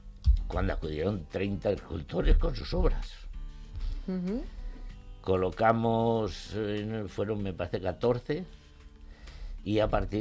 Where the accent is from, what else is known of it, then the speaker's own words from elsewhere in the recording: Puebla de la Sierra, Community of Madrid, Spain; yo nací en Puebla de la Sierra. Uh-huh. Estuve allí hasta los 9 años. Luego, por motivos se vino mis padres a Pinto.